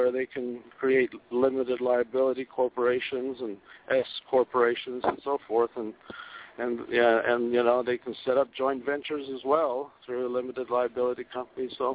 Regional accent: Ennis, Utah, United States; I am from Ennis, Utah, and I served on the Navajo Nation Oil and Gas Board

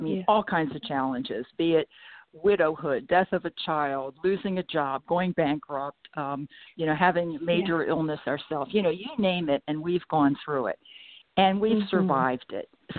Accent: Baltimore, Maryland, United States; when I was a kid, I was raised in Baltimore City and in a little, you know, in a row home community.

